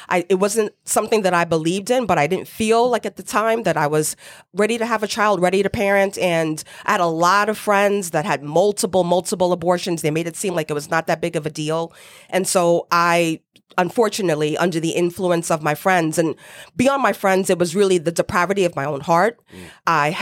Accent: New York City, New York, United States; I am born and raised in New York City, in Manhattan specifically. So I'm a native New Yorker through and through

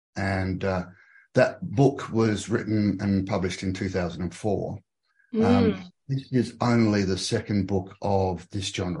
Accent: Adelaide, South Australia, Australia; also born or lived in Melbourne; now in Sydney, Australia; I grew up in Adelaide, the capital of South Australia, and after university I went to Melbourne, the capital of Victoria, and now I'm in Sydney

